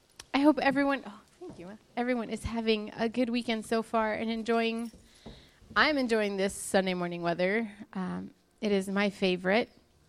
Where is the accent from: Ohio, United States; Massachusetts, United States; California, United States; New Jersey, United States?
California, United States; Ventura; Well, we're from Ventura, and even though I'm still somewhat new here, heat is not fun out here.